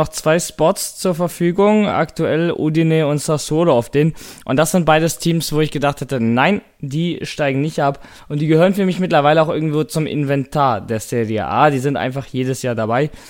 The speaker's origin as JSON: {"language": "German", "region": "Northern Germany", "country": "Germany", "said": "Ja, ich komme aus dem Norden. Ich habe hier Flachland. Hier ist gar nichts."}